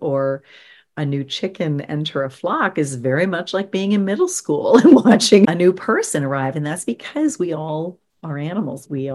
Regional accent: St. Stephen, New Brunswick, Canada; And many of the people that lived in my hometown in St. Stephen were born in the US and had dual citizenship, because the hospital in St. Stephen couldn't take them for whatever reason, and vice versa.

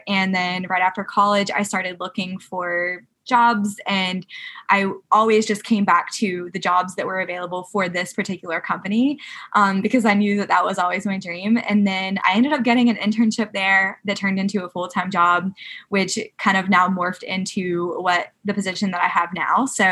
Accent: Augusta, Georgia, United States; moved away as an adult; now in New York City, United States; I am from Augusta, Georgia, and I had this big crazy dream to move to New York City pretty much all my life.

